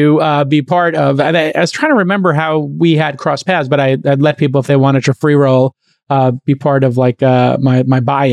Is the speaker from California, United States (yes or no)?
no; Brooklyn, New York, United States; No, I'm from Brooklyn. So it's New Jersey's like the sixth borough.